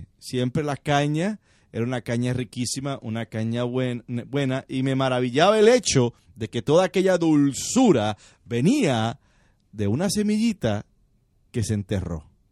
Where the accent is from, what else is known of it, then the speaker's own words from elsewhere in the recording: Puerto Rico; yo me crié en Puerto Rico en la plantación de caña de azúcar en la hacienda de mi abuelo.